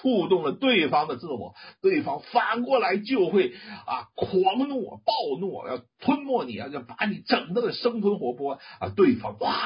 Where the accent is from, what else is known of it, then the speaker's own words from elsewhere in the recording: China; 那就是说我们中国人说，好，你不给我面子啊，你让我颜面尽失啊